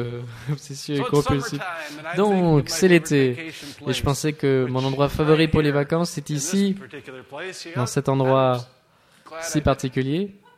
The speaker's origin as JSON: {"language": "French", "region": "Minnesota", "country": "United States", "said": "Donc on vient des États-Unis à l'origine, du Minnesota. Et le Minnesota est l'endroit des 10 000 lacs. Et proche de la frontière canadienne"}